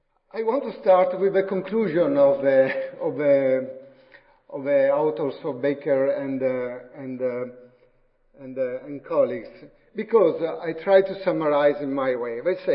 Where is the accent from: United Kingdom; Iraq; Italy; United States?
Italy; Padua, Veneto; And so I come from Padova. Padova is located in northeastern Italy.